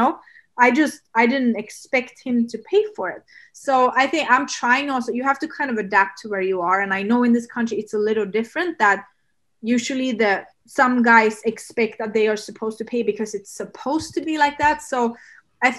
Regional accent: Sweden; English is a second language; I come from Sweden

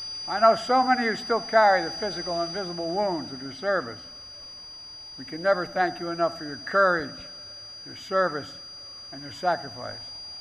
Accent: Scranton, Pennsylvania, United States; also born or lived in Claymont, Delaware; You're just like all the women and men in law enforcement I grew up with in Scranton and Claymont, Delaware.

